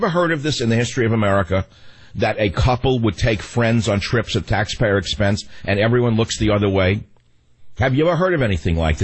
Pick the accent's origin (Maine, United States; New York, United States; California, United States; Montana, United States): California, United States; San Francisco; Let's go to KSFO. Bob, my hometown of San Francisco.